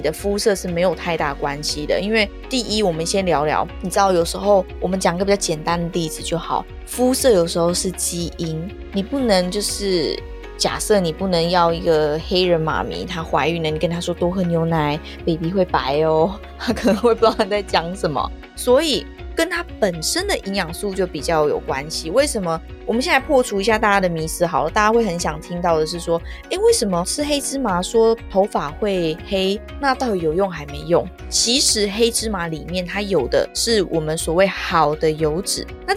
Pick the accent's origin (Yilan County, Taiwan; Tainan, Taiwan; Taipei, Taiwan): Yilan County, Taiwan; 因为我是宜兰人嘛，你知道宜兰人就是真的是偏好户外活动会比较多